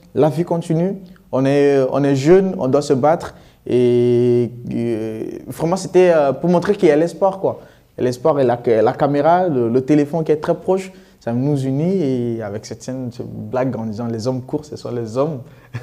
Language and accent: French; Central African Republic; Quand tu fais le diplôme, chez nous en Afrique, au fait, en Centrafrique surtout, le diplôme, c'est pour l'honneur de la famille.